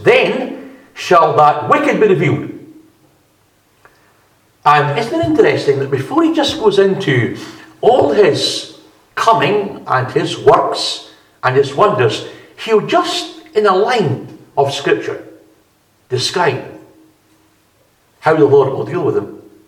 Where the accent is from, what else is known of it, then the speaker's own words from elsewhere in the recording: Scotland, United Kingdom; I was brought up in East Fife and I just speak Fife and so on.